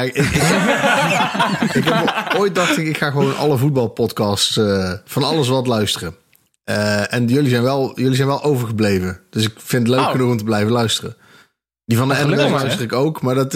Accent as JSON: {"language": "Dutch", "town": "Eindhoven", "region": "North Brabant", "country": "Netherlands", "tie": "born or raised there", "moved": "as an adult", "lives_now": "Breda, Netherlands", "said": "ik kom oorspronkelijk uit Eindhoven. Dus ik ben in mijn 20ste ongeveer ben ik naar Breda verhuisd. Dus ja, ik kom uit Eindhoven, mijn familie komt uit Eindhoven. Dus daar ben ik ook op middelbare school, heb ik daar gezeten"}